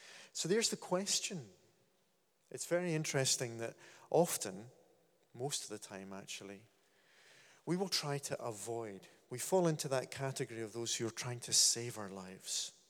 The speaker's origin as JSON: {"language": "English", "region": "Scotland", "country": "United Kingdom", "said": "what's wrong with me, apart from being Scottish, of course?"}